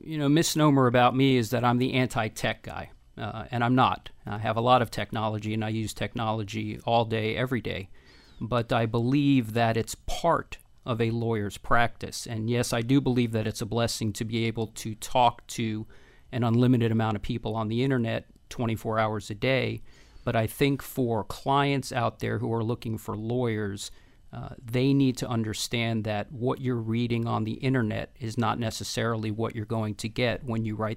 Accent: Miami, Florida, United States; Well, I am born and raised in Miami, and I went to Miami Killian Senior High School

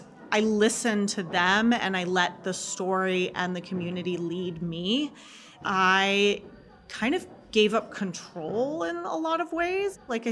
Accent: Oklahoma, United States; I think growing up in Oklahoma, this was always a place where if you wanted to be anyone, if you wanted to do anything, then you should leave.

